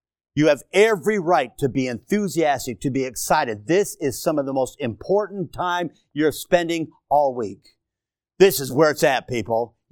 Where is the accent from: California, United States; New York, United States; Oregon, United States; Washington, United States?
Washington, United States; Seattle; I was raised in Seattle, and I am a big Seattle Seahawks fan.